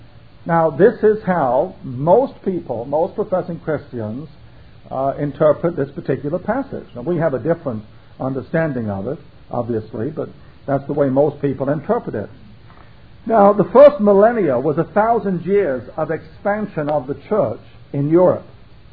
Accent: England, United Kingdom; I knew him as well when I was a child growing up in England.

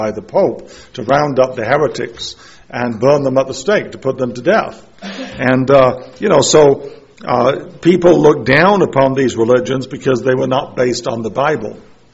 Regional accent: England, United Kingdom; When I grew up in England, but I remember in the 1950s

